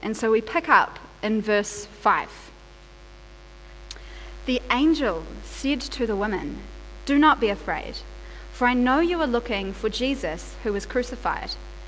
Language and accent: English; Whangaparaoa, Auckland, New Zealand; because I was raised in Whangaparoa, so I very much grew up in the shadow of that maunga and on the beaches of the Waitemata.